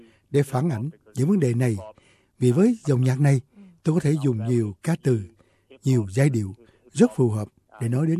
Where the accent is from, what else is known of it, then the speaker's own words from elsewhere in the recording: Australia; nói về nguồn gốc của tôi là một người Úc gốc Việt